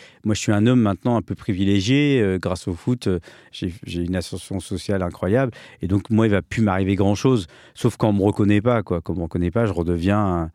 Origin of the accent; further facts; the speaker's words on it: France; born there; Et puis moi, je suis né en France. Je suis le seul.